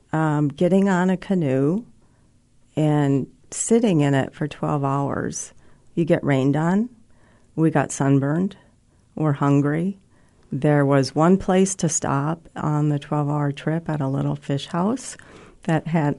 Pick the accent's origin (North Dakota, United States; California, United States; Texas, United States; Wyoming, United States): North Dakota, United States; Valley City; I grew up in Valley City, spent the first 20 years of my life there. Went to college in Bismarck, got a nursing degree at the University of Mary.